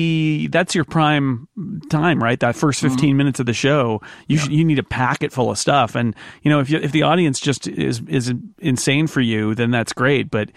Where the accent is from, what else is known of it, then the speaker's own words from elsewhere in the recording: Australia; Being an Australian, with the temperature being between 35 to 40 degrees centigrade on Christmas Day, that's hot.